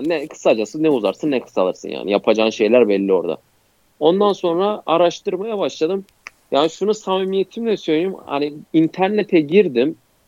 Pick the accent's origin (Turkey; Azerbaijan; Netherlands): Turkey; Elazığ; born there; also born or lived in Afyon; Çünkü ben Elazığ'da doğdum. Ben Afyon'da üniversite okudum. Hayatım kışla geçti.